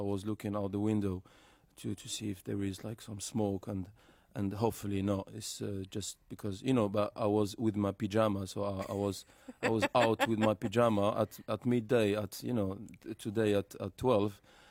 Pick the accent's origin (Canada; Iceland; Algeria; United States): Algeria; English is a second language; I'm from Algeria